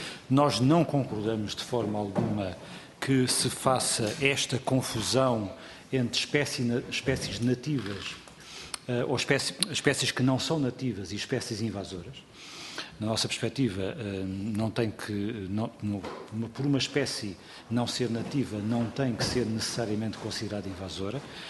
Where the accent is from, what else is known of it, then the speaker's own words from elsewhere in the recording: Castelo Branco, Portugal; Na região de onde eu sou natural, em concreto do distrito de Castelo Branco